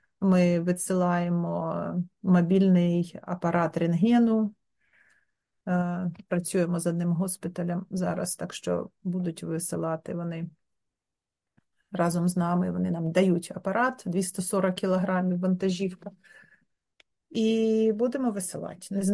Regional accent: Kharkiv, Kharkiv Oblast, Ukraine; Я сама з Харкова

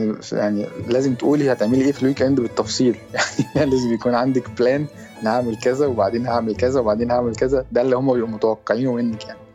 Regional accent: Egypt; يعني عندنا في مصر يعني حد بياكل جنبي ما اقعدش اقول له بتاكل ايه

